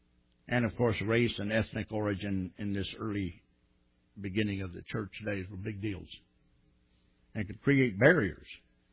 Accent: Texas, United States; So I said, I'm a Texan, so I think I'll do it Texan.

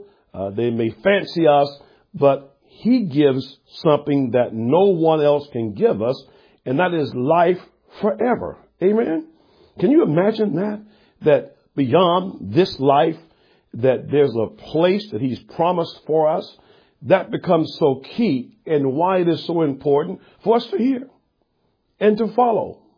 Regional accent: Live Oak, Florida, United States; I grew up on Martin Street. That was my street, Martin Street in Live Oak, Florida.

